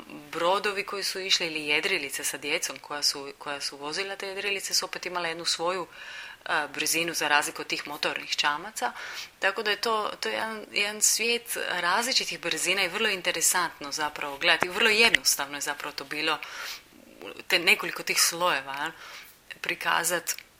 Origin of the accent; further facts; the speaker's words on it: Split, Split-Dalmatia County, Croatia; koja je nastala u Splitu, znači u mom rodnom gradu, uz more.